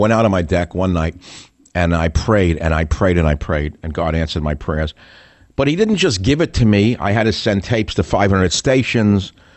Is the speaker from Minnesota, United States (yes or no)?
no; New York, United States; Like many of you don't understand me because I'm from New York, not from America. So no matter how many years I've not been in New York, you still can't understand half the words I say because I talk too fast.